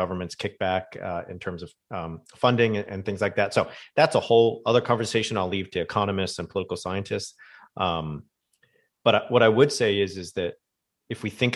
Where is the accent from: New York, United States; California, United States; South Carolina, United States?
California, United States; when I grew up in Orange County, it was predominantly white. You know, we're biracial, we're some of the few Asian kids around, right?